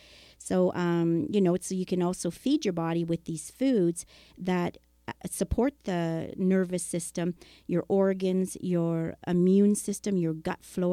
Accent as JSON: {"language": "English", "town": "Thompson", "region": "Manitoba", "country": "Canada", "said": "Thompson, Manitoba."}